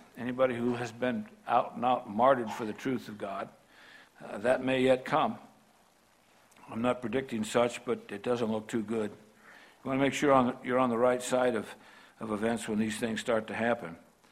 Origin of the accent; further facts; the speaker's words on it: California, United States; See, my hometown is the San Andreas Fault in California.